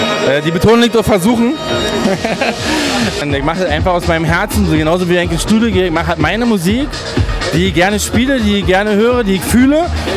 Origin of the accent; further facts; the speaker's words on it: Berlin, Germany; Ich bin auf der Ostseite geboren, bevor die Mauer aufgegangen ist sozusagen. Also ich kenne sogar noch den Ostteil, habe ihn sogar miterlebt so.